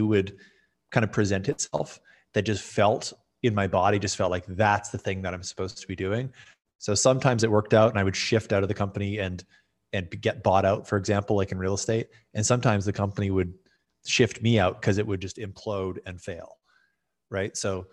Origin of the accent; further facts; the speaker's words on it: Canada; And I'm Canadian, right? So we're all talking about hockey at the fire hall.